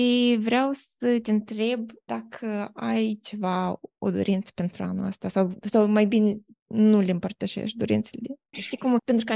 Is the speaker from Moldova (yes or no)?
yes; Moldova; suntem din Moldova și suntem, nu știu, în primul rând, o țară mai aproape de natură